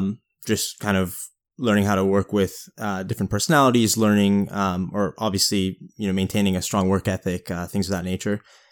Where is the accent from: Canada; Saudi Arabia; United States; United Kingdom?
United States; Los Angeles, California; So I'm originally from Los Angeles, born and brought up there.